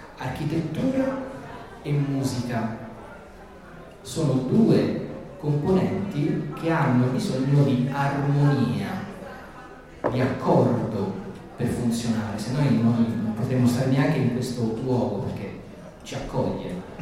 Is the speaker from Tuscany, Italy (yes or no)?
yes; Florence, Tuscany, Italy; Siamo a Roma, io sono fiorentino.